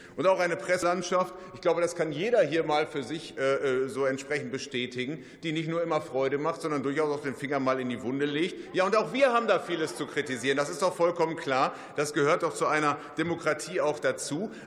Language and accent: German; North Rhine-Westphalia, Germany; Ich komme aus dem Münsterland und das zeichnet sich durch ein starkes Ehrenamt aus.